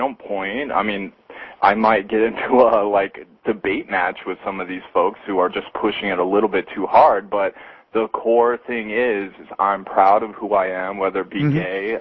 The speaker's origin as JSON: {"language": "English", "region": "Hawaii", "country": "United States", "tie": "born or raised there", "said": "No, I was raised in Hawaii, and where there is no Christian outpouring, it's almost like an atheist paradise"}